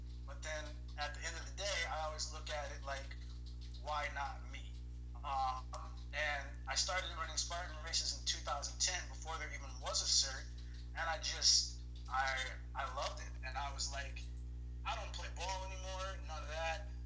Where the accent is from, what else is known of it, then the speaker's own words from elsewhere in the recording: Midwest, United States; Now remember, I'm from the Midwest. We don't have oceans, we have lakes.